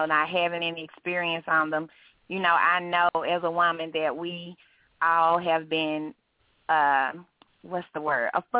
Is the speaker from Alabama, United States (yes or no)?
no; Memphis, Tennessee, United States; me just telling it like it is, like what I see every day, growing up in South Memphis, living in the projects, you know, things of that nature